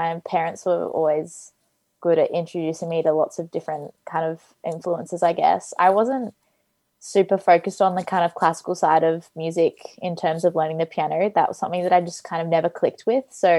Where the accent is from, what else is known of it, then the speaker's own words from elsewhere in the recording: Melbourne, Victoria, Australia; I'm 18 years old and I'm from Melbourne, Australia.